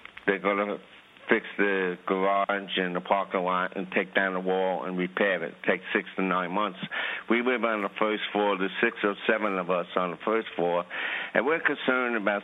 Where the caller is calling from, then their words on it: Queens, New York, United States; I'm calling from Roosevelt Terrace in Queens, Jackson Heights.